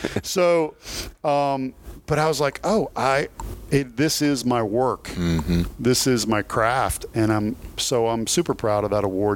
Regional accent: Kentucky, United States; Well, yeah, and I'm from Kentucky, so we all get it.

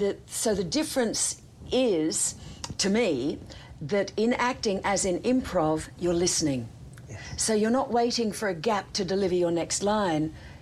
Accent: Australia; accent: Australian; Sometimes it's my Australian accent that queers the pitch, right?

